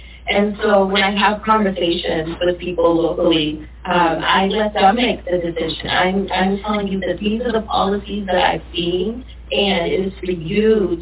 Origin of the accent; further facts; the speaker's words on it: Boston, Massachusetts, United States; I grew up in Boston. I have friends in South Shore.